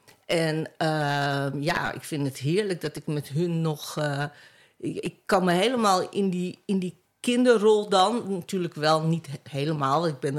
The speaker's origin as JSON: {"language": "Dutch", "town": "Amsterdam", "region": "North Holland", "country": "Netherlands", "tie": "born or raised there", "said": "Ik ben geboren in Amsterdam. Amsterdam vlakbij het Surinameplein. In de Hoes-Duinstraat. En daarna zijn we verhuisd naar de Pieter Lasmakade, Oud-Zuid. In de buurt van Haarlemmermeerstation."}